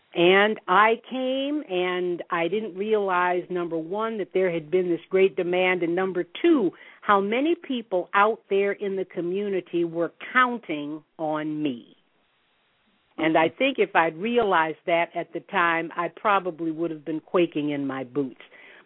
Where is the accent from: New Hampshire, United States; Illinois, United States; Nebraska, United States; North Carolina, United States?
Illinois, United States; Chicago; born there; I could start with, I was born in Chicago, you know, but I won't go back that far.